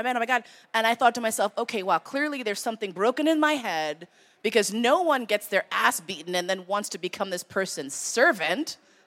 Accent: New York, United States; I grew up in New York, and I assumed that BDSM and leather was all gay white men.

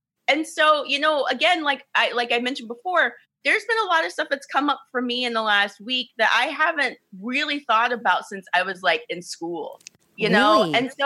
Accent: Ohio, United States; And I think it's just part of that is, you know, where I grew up in Ohio, being around mostly white people.

